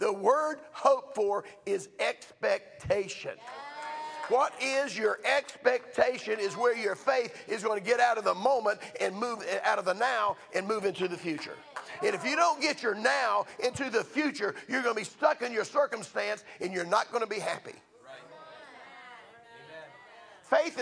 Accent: the South, United States; Because I'm from the South, we call it things.

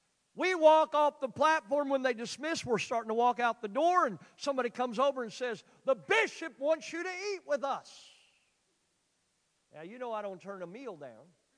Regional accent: United States; You know, they know we're from America, okay, pretty well. Especially when we talk. We don't, you know, I don't talk like I'm from England or Germany.

